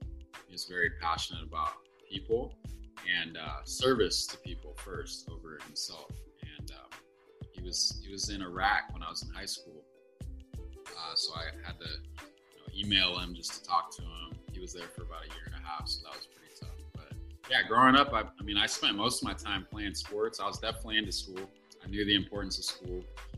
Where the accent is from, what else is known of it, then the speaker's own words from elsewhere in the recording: Portland, Oregon, United States; Yeah, I'm from Portland. I grew up mostly with a mom that lived in Southwest near Wilson High School and Alpen Rose area, like Gabriel Park area.